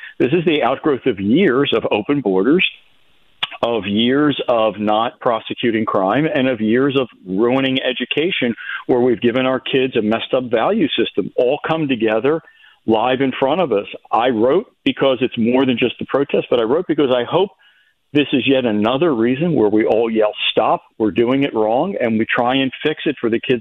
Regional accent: Philadelphia, Pennsylvania, United States; Growing up in South Philly, I did occasionally kill a few cockroaches.

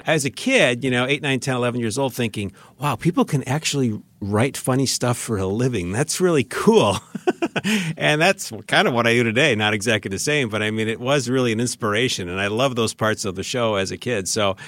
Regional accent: Cedarburg, Wisconsin, United States; now in Port Washington, United States; I live just south of Port Washington, and I grew up in Cedarburg.

